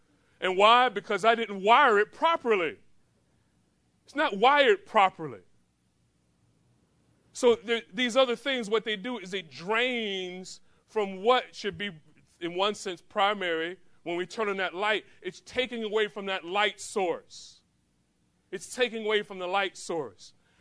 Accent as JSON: {"language": "English", "region": "Florida", "country": "United States", "said": "Because I'm from Florida and lakes everywhere, so we ski."}